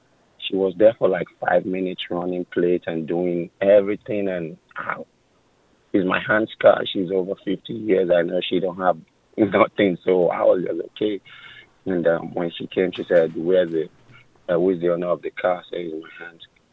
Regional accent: Mount Vernon, New York, United States; I'm from Mount Vernon. My aunt is in New Jersey.

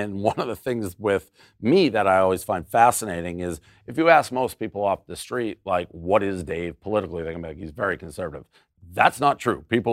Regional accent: Boston, Massachusetts, United States; I'm from Boston. I'm a Patriot fan, diehard Patriot fan, diehard Tom Brady fan.

